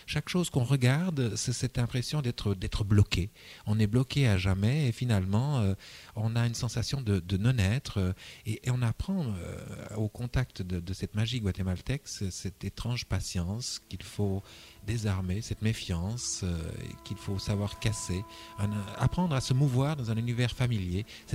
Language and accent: French; Provence-Alpes-Côte d'Azur, France; Si je dis cigales, c'est parce qu'on sent ça, par exemple, chez nous en Provence.